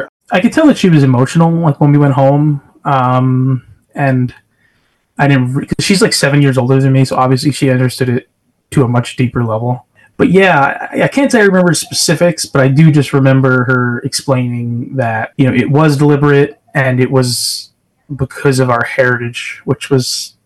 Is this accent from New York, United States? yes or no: yes; Staten Island, New York, United States; I grew up in Staten Island, New York. It was pretty cool, man. I really appreciated the proximity to Manhattan and Brooklyn